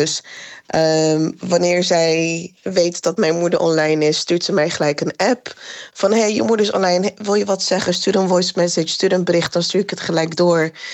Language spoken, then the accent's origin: Dutch; Iran; Dat is iets wat wij ook treuren als Iraniërs.